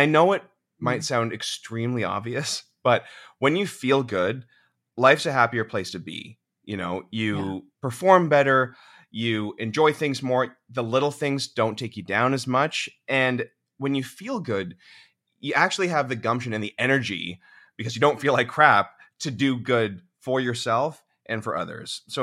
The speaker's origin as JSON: {"language": "English", "town": "Orangeville", "region": "Ontario", "country": "Canada", "said": "I'm from Orangeville, which is like a small town-ish. It's not small anymore, like anything around Toronto. It's now huge."}